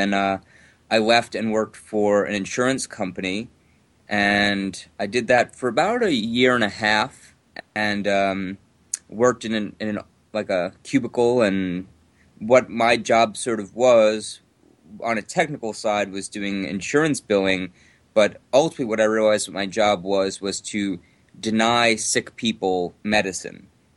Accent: United States; I'm an American

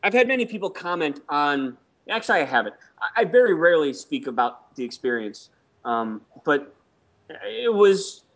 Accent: Ireland; And I'm Irish.

